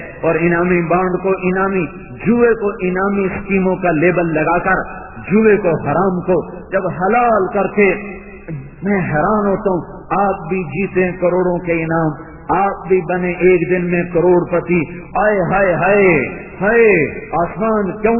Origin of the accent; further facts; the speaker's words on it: Tulamba, Punjab, Pakistan; ہماری جماعت تھی میرے اپنے علاقے میں تلمبے میں